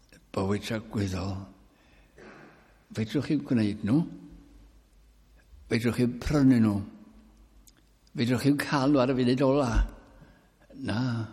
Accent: England, United Kingdom; Ond ges i fy magu mewn tref yn Lleiger

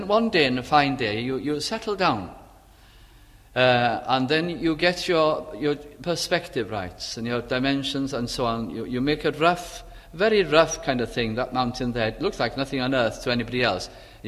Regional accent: Wales, United Kingdom; You know, as Welsh people, we know, we say with singing

